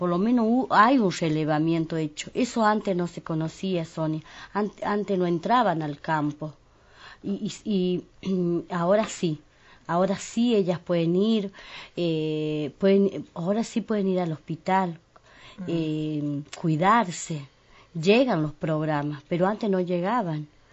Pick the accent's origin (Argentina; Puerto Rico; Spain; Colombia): Argentina; Los Pedrazas, Catamarca; Soy oriunda de Los Pedrazas, toda mi familia es